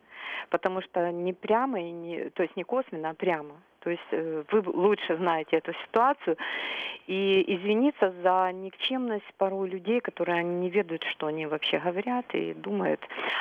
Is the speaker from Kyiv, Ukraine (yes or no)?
yes; Kyiv, Ukraine; киевлянка